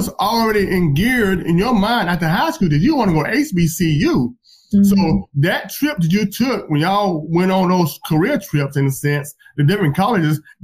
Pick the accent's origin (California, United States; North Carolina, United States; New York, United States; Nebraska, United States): North Carolina, United States; Statesville; I'm from Statesville, North Carolina, right up the road.